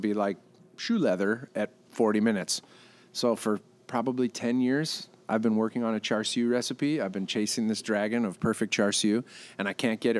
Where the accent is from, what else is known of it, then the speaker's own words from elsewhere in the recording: Arizona, United States; I was raised in Arizona, as was Tina.